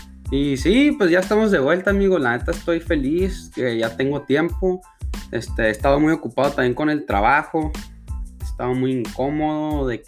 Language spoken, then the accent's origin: Spanish; Ciudad Juárez, Chihuahua, Mexico; en la frontera, en Ciudad Juárez del Paso, que es de donde soy yo.